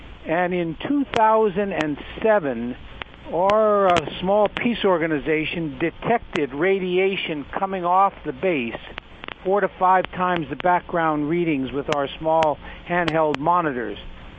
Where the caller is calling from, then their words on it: Kurtistown, Hawaii, United States; I'm here from Kurdistown, Hawaii, on what's known as the Big Island, 10 miles from the city of Hilo.